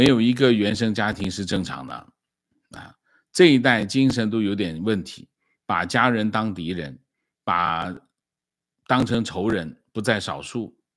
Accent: China; now in United States; 我在中国长大，记忆里只有两次被妈妈轻轻的打了两下

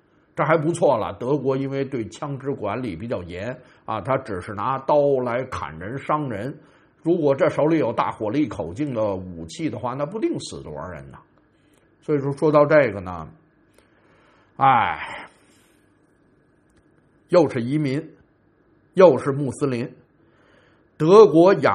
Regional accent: China; 我们中国人就是钻各种漏洞，占各种小便宜，

